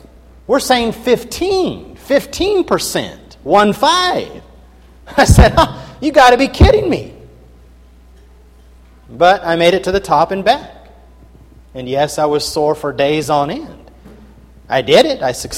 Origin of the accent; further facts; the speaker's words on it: Kentucky, United States; I came from Kentucky, and the people there did not endeavor to watch the Kentucky Wildcats play basketball.